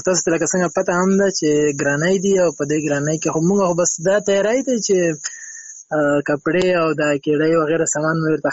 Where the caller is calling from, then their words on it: Hangu, Khyber Pakhtunkhwa, Pakistan; ما خو د پاکستان درته هنګویو نه مې درته زنګ وهلی دی